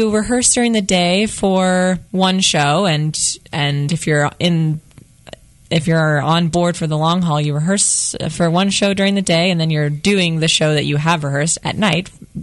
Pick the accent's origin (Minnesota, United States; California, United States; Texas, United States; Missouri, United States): Missouri, United States; Columbia; I'm from Columbia, and I went on field trips in my youth to Arrow Rock